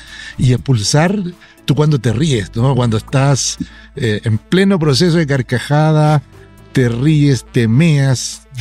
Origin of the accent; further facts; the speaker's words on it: Chile; como soy chileno, sentí la llegada, digamos, al terruño paterno, materno.